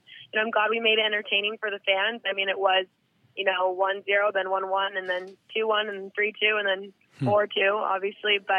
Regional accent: United States; I feel like I will have to pick American summer, right? Because I'm from America.

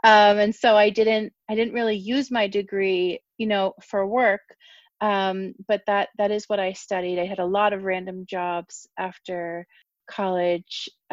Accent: United States; accent: American; And I hope my ugly American accent does not ruin your perception of me.

